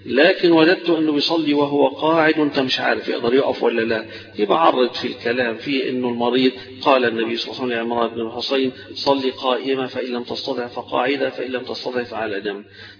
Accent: Egypt; دي مشكلتنا احنا كمصريين كلنا دكاترة كلنا اطباء

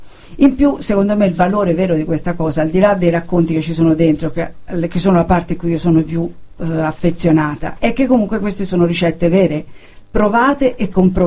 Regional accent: Tuscany, Italy; Io sono della provincia di Siena

